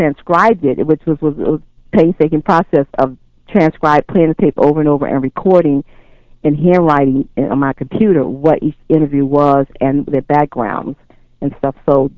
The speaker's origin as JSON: {"language": "English", "town": "Chicago", "region": "Illinois", "country": "United States", "tie": "born or raised there", "said": "I was born and raised in Chicago, and my intent was always to leave at some point."}